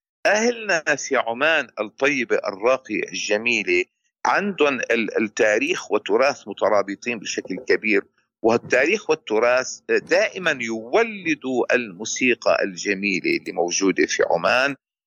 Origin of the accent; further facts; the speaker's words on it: Syria; now in Canada; أنا كإنسان مواطن كندي ولكن أصلي عربي سوري وأتشرف بأصلي وانتمائي